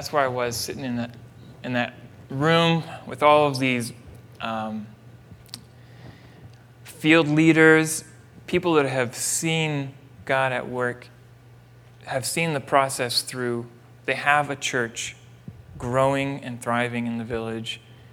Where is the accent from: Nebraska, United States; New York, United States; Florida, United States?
Florida, United States; I'm from Florida. We don't have grapes. We have blackberries that grow everywhere.